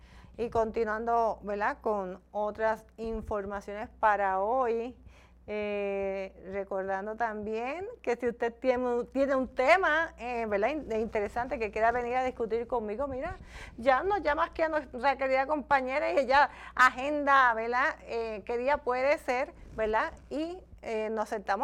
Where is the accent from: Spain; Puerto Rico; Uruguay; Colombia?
Puerto Rico; siempre nosotros como puertorriqueños estamos bien pendientes